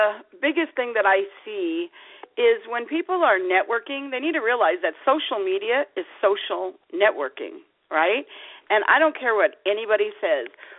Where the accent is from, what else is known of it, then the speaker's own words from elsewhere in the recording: Las Vegas, Nevada, United States; So back in the day, many, many years ago, in Las Vegas, so I'm from Las Vegas